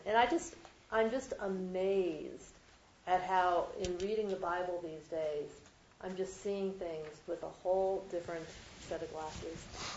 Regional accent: New Jersey, United States; Because see, when I grew up, growing up in New Jersey

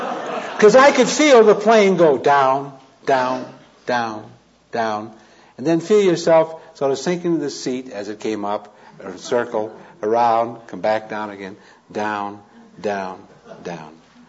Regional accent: Modesto, California, United States; I was driving this car down the street in my hometown of Modesto

